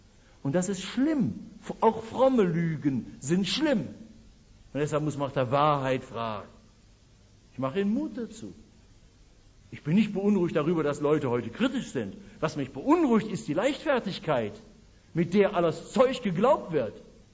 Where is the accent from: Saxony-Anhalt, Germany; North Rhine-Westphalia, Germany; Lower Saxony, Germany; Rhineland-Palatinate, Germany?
North Rhine-Westphalia, Germany; Essen; ich bin in Essen aufgewachsen